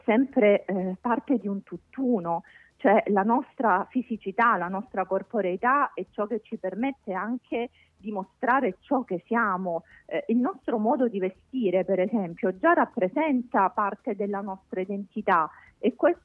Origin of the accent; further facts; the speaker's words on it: San Giovanni in Fiore, Calabria, Italy; Il mio paese si chiama San Giovanni in Fiore, così specifico.